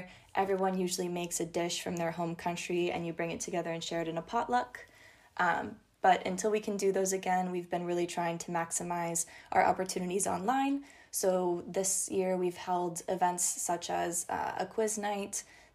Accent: United States; and I'm from the United States.

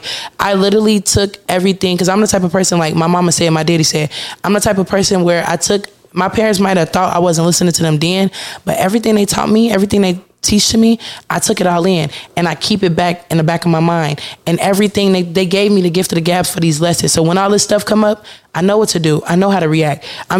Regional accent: Chicago, Illinois, United States; also born or lived in Dolton; I always say I grew up in Dalton. I grew up in Dalton, but I'm from Chicago because I always went to a CPS school. So I was in Chicago.

